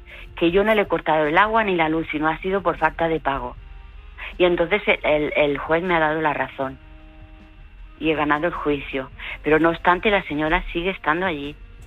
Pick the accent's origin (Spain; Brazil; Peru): Spain; Málaga, Andalusia; now in Barcelona, Spain; Soy de Málaga.